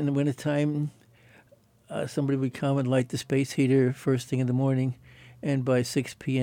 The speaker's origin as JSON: {"language": "English", "town": "New York City", "region": "New York", "country": "United States", "tie": "born or raised there", "lives_now": "Alaska, United States", "said": "Born and raised in the Bronx, went to school there, right through college."}